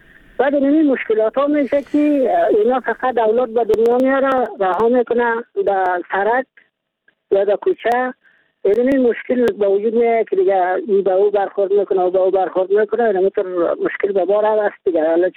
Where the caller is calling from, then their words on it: Mazar-i-Sharif, Balkh, Afghanistan; از مزار شریف